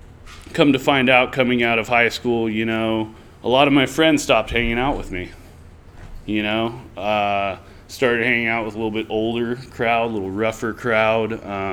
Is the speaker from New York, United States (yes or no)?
no; California, United States; I grew up in Nevada County, so moving to Placerville